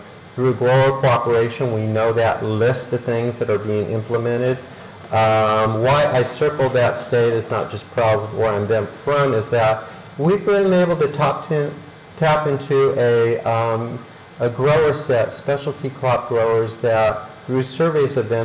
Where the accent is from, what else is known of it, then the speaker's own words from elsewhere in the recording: Midwest, United States; Just, I come from the Midwest